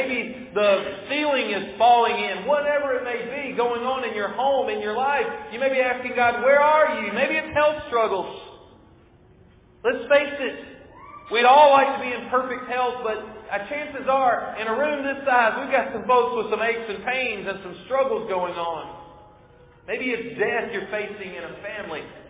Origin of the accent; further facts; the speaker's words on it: Sims and Wilmer, Alabama, United States; I grew up in Sims and Wilmer, Alabama.